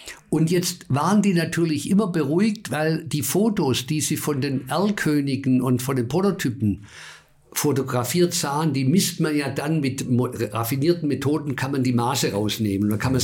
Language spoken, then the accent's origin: German; Bavaria, Germany; born there; Da ich gesagt, aber ich bin in Bayern geboren.